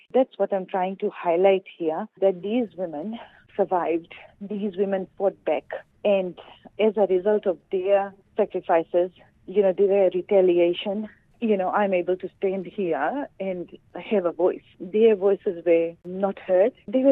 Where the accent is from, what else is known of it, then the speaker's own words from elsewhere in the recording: Fiji; now in New Zealand; When I moved to New Zealand, I had this identity crisis kind of thing because I was from Fiji, but I felt that I was Indian as well